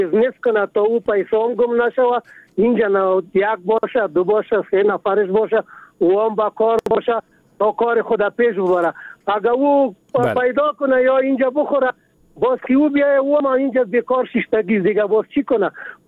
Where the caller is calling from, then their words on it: Paktia, Afghanistan; also born or lived in Kuwait; خاورین زازای هم دی پکتیا ولایت ما.